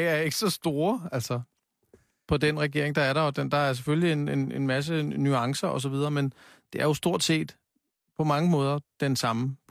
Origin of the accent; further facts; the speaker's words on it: Copenhagen, Capital Region of Denmark, Denmark; jeg er vokset op på Amager